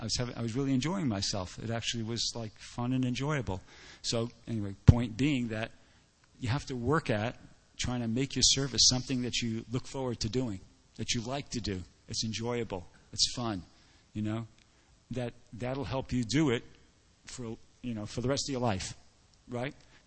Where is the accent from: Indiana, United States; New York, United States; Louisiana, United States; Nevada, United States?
New York, United States; I'm from New York, actually